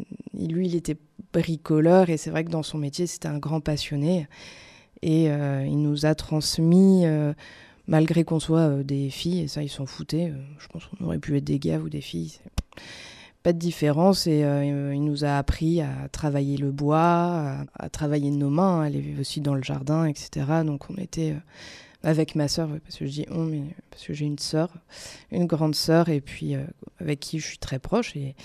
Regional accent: Hauts-de-France, France; je viens de Picardie, dans le nord de la France, pour aujourd'hui habiter dans la Drôme.

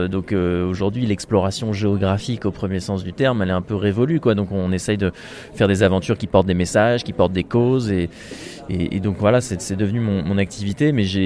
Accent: Rouen, Normandy, France; qui lui était parti de Rouen, qui est ma ville natale en Normandie

